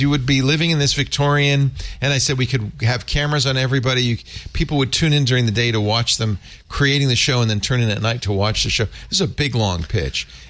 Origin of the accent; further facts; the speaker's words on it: United Kingdom; I'm British, I can't help it.